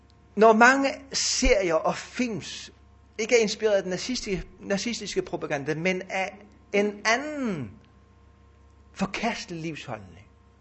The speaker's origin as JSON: {"language": "Danish", "region": "Capital Region of Denmark", "country": "Denmark", "said": "Ja, undskyld, jeg kommer fra Bornholm, der må man godt sige sådan."}